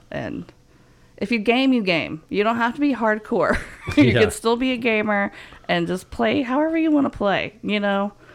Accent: the South, United States; accent: Southern; And so I used to try so long to get rid of my Southern accent, so that's funny that you bring that up. You should hear my sister or my mom.

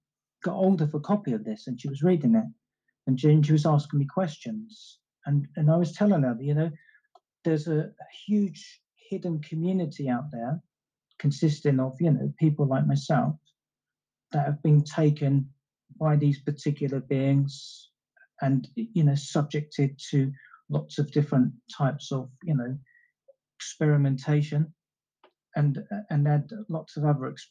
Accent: London, United Kingdom; when I was growing up in London during the 1970s

